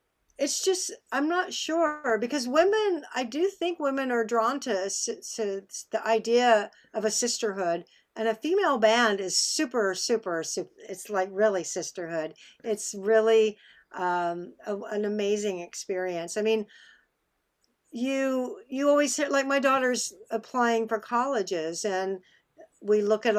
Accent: Austin, Texas, United States; one of the things I love about growing up in Austin

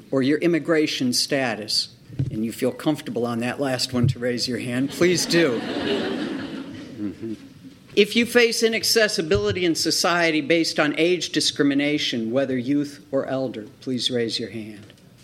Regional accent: Buffalo, New York, United States; I grew up in Buffalo. I could have walked across the so-called Peace Bridge. It was so close.

